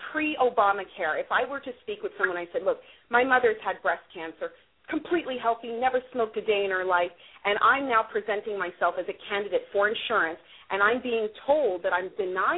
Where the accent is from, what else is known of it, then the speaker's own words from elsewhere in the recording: Canada; now in United States; as someone who's born and raised in Canada, what appalled me in coming to the United States was that people were literally left to die on the street